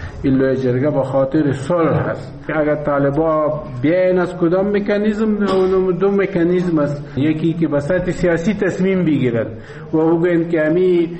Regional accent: Afghanistan; ما هم از افغانستان هستیم

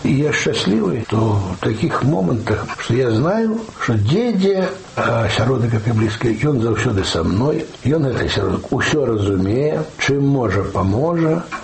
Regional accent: Belarus; also born or lived in United States; Мы ширые белорусы, и я вернулся с Америки сюда, бо мог бы остаться. Это Беларусь

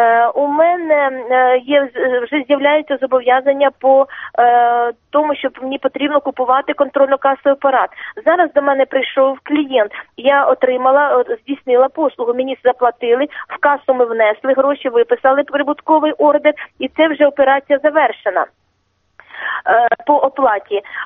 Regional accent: Mykolaiv, Mykolaiv Oblast, Ukraine; З міста Миколаєва.

